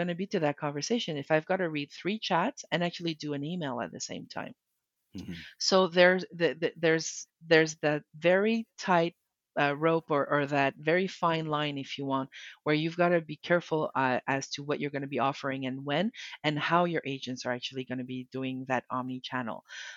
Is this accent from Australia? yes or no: no; Canada; accent: French; English is a second language; Even me, I have a French accent in the background because I'm French Canadian.